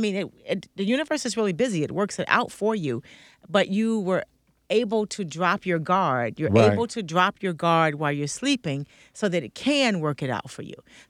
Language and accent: English; Arkansas, United States; I grew up in the South and in Arkansas. So there was a lot of racial violence.